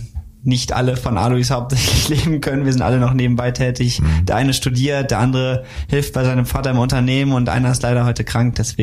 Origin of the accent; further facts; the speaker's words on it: Pulheim, North Rhine-Westphalia, Germany; also born or lived in Cologne; bin 20 Jahre alt, gebürtiger Pulheimer. Sprich, also eher in Köln geboren, aber ich lebe mein ganzes Leben schon in Pulheim.